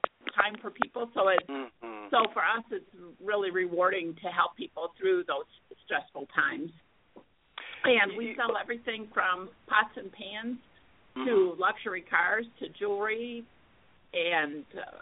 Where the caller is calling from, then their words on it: North Carolina, United States; We're calling from North Carolina. We're based right outside Raleigh.